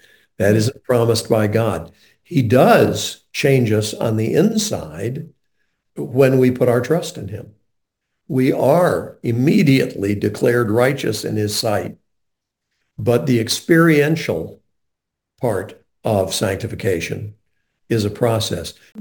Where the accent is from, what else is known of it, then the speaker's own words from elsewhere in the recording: North Carolina, United States; When I was growing up in Western Carolina, all the traffic going from east of Asheville into downtown had to go through